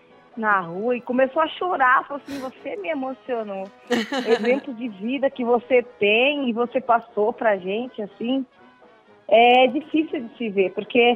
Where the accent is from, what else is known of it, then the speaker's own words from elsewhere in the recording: South Region, Brazil; now in São Paulo, Brazil; Eu passo o ano inteiro sem ir em casa, porque eu sou do Sul e eu fico em São Paulo.